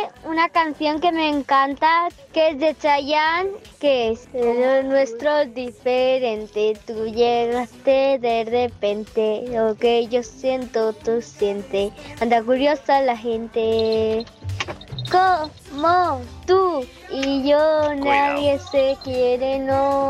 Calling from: Vinaròs, Valencian Community, Spain; de Vinaroz.

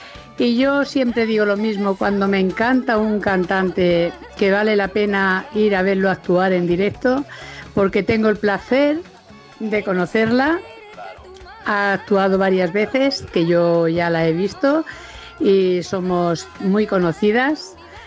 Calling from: Sabadell, Catalonia, Spain; de Sabadell.

